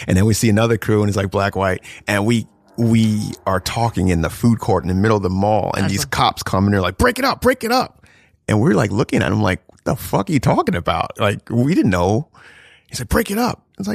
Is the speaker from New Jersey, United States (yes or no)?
yes; New Jersey, United States; You know, I grew up in South Jersey, so it's kind of like, you know, these white kids.